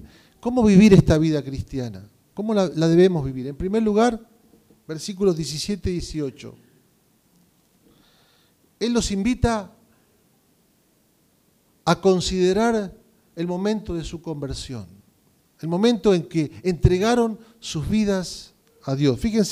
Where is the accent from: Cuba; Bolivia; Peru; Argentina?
Argentina; somos buenos los argentinos para criticar nuestro país, ¿sí o no?